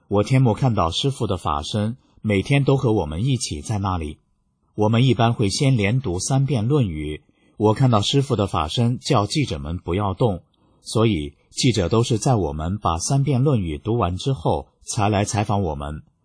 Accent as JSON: {"language": "Chinese", "country": "Hong Kong", "said": "我说，我是香港人"}